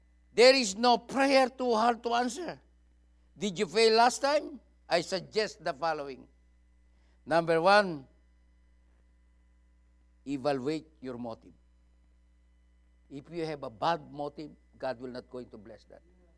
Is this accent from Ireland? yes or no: no; Philippines; But as a Filipino, I always encourage my people to go forward.